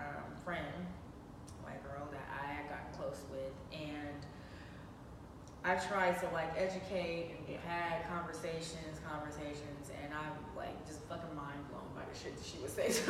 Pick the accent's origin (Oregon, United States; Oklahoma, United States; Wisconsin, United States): Oregon, United States; Portland; because I'm from Portland, Oregon, so yeah.